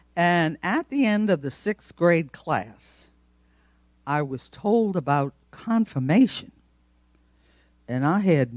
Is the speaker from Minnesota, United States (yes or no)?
no; New Orleans, Louisiana, United States; born there; I was born in New Orleans, so now everybody knows where I come from.